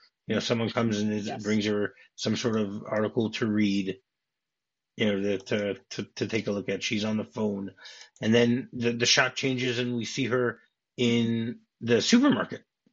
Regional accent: New Jersey, United States; I grew up in the New Jersey area. So Channel 11, I know what it is.

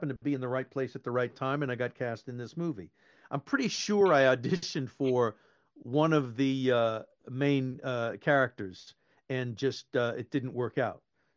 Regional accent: United States; Being an American over here, I was always grateful to sort of be working.

